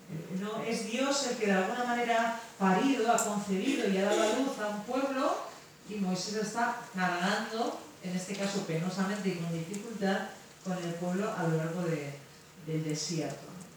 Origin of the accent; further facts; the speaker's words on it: Canary Islands, Spain; esto es de Canarias, yo soy de Canarias y va a una hora menos.